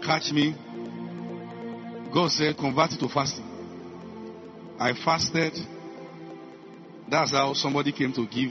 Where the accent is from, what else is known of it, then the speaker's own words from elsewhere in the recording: Nigeria; And I came from Nigeria.